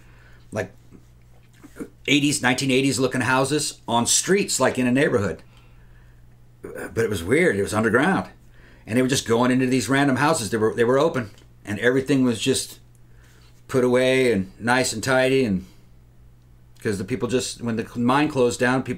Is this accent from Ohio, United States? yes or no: no; Miami, Florida, United States; We're from Miami, you know. We don't have boiled peanuts there.